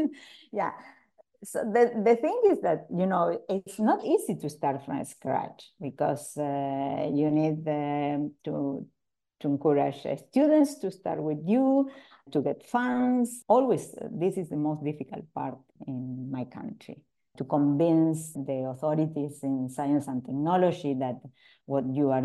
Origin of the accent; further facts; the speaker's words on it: Argentina; English is a second language; I was a woman from Latin America, from Argentina.